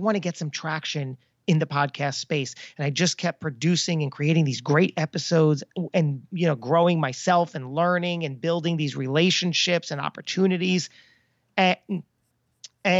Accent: New Jersey, United States; we were just talking outside and we're both from Jersey.

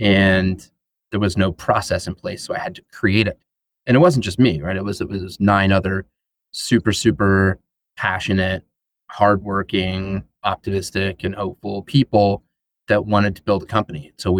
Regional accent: Dallas, Texas, United States; Born and raised in Dallas, still here.

